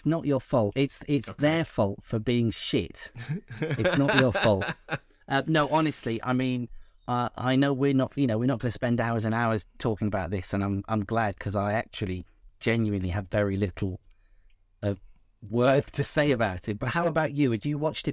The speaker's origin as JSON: {"language": "English", "region": "Wales", "country": "United Kingdom", "said": "I'm from Wales. We don't do any of this over there."}